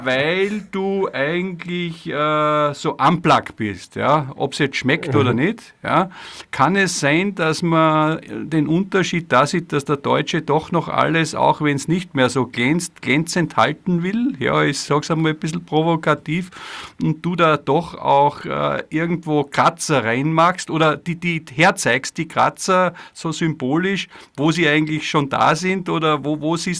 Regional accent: Austria; bei uns in Österreich

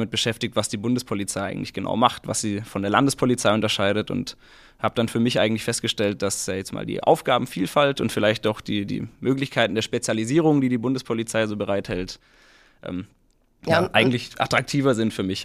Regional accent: Konstanz, Baden-Württemberg, Germany; Ja, ich komme eigentlich vom Bodensee, aus Konstanz genau genommen.

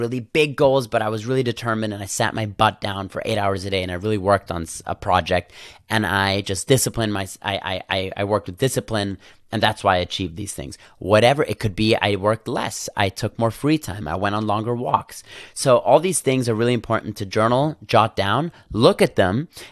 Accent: Vienna, Austria; English is a second language; I grew up in Vienna and the horses had these horses blinds on them.

